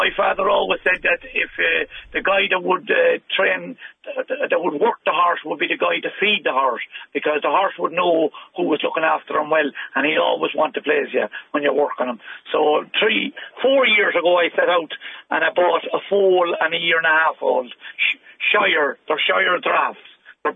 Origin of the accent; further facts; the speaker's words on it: Sligo, Connacht, Ireland; I'm a Sligo man. I was born and reared in Sligo.